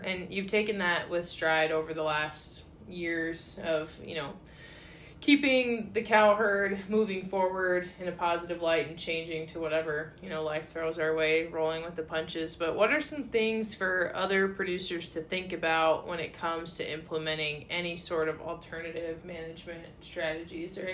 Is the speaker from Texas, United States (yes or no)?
no; Iowa, United States; I mean, I'm from Northwest Iowa. We've got corn, soybeans, you know, pasture sprinkled in between on the land you can't farm.